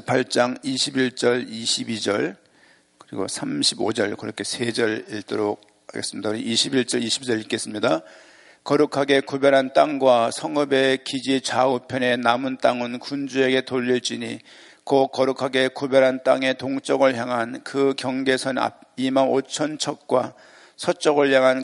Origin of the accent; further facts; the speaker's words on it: Susaek, Seoul, South Korea; 제가 어릴 때 살았던 수색, 물이 좋았던 동네야.